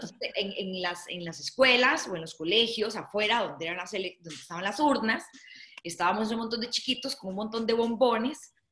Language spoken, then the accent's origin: Spanish; San Carlos, Alajuela, Costa Rica; Soy de una familia rural, yo no soy de San José, yo soy de San Carlos, que está a 2 horas de San José.